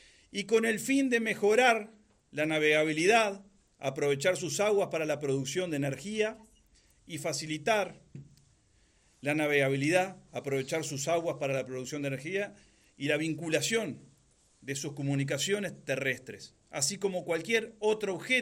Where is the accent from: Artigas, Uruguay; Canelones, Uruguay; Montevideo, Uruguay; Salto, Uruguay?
Salto, Uruguay; Aquellos que nacimos acá, en Salto, en la región, hemos estado gran parte de nuestra vida en este lugar